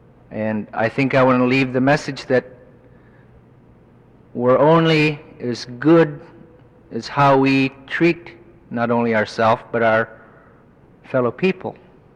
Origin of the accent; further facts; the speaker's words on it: Deering, Alaska, United States; I am an original product of growing up in Deering. I never learned to speak Eskimo because as much as my mother and my relatives, my parents spoke it, it was not taught to me